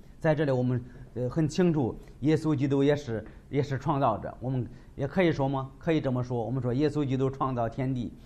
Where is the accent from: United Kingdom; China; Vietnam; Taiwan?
China; 我们中国人常常说有晚有早，有早有晚，对吧？